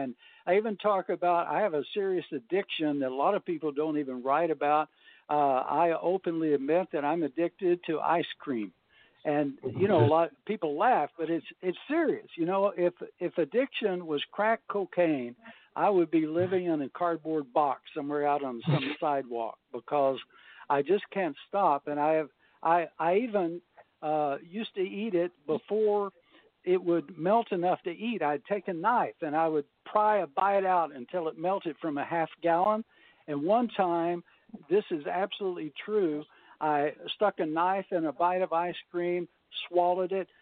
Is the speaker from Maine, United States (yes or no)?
no; Grand Prairie, Texas, United States; We didn't have much money. We grew up in Grand Prairie, Texas. My dad worked at an aircraft plant